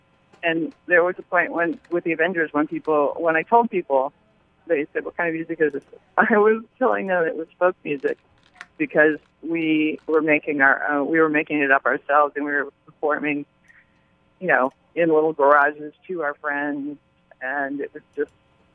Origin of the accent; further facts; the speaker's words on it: Seattle, Washington, United States; She has been to some of my shows, but I grew up in Seattle, so it would only be when when my various bands were up there.